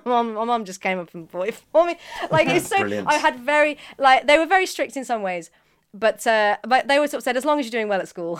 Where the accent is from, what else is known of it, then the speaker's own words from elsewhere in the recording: Birmingham, West Midlands, United Kingdom; I grew up in Birmingham